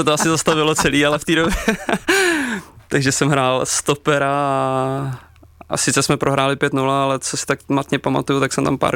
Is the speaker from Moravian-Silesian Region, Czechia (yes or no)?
no; Prague, Czechia; já jsem vyrůstal na Vinohradech, takže kousek tady odsaď.